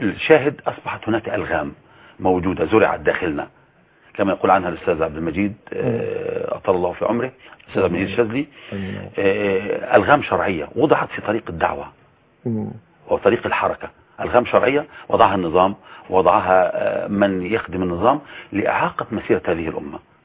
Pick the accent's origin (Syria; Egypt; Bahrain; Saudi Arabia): Egypt; Sinai; now in Zagazig, Egypt; ان احنا من سيناء